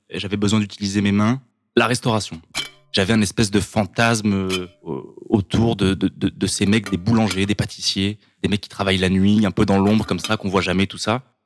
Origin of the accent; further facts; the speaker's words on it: Montpellier, Occitanie, France; born there; j'ai 24 ans. Je suis né à Montpellier le 22 août 1996.